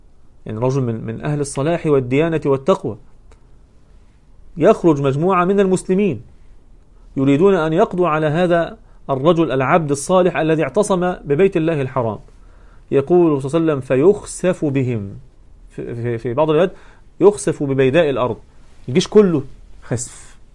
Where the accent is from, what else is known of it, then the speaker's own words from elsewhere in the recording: Egypt; والناس تعيش كما تعلمون ليس كما عندنا في مصر، يعني مش مستشعرين قوي موضوع نعمة المطر، لأن عندنا النهر والكلام ده، نهر النيل والمياه العذبة